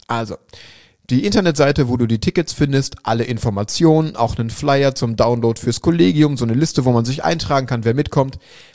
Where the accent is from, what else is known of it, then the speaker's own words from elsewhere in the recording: Schwerte, North Rhine-Westphalia, Germany; Jetzt ist es natürlich in Dortmund, beziehungsweise in Schwerte, mitten in NRW, in meiner Heimat.